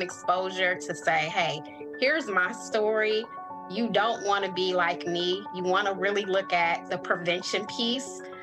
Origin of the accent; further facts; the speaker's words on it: Lorain, Ohio, United States; Yes, I would say actually growing up in Lorain, Ohio, that's where Toni Morrison is from.